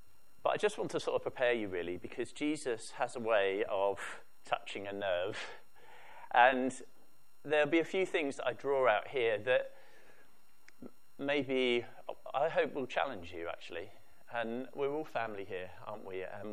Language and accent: English; United Kingdom; I'm very aware of the fact that I'm British and I live in the West